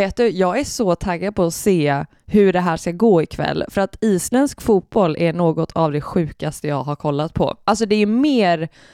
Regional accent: Oskarshamn, Kalmar County, Sweden; Jag är ju från Oskarshamn. Så att vet, då åkte man ju förbi, vinka lite till sin gamla stad och sen vidare till Kalmar där man har hängt också ganska mycket under uppväxten.

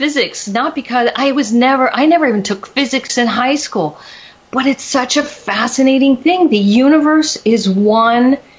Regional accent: East Coast, United States; I was born and raised on the East Coast and ended up moving, oh gosh, I lost count, somewhere around 30 times

